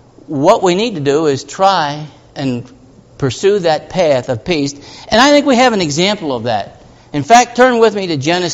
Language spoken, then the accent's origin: English; Pennsylvania, United States; when I grew up in Appalachian Mountains of Pennsylvania, it was a common phrase to say, there are two sides to every coin.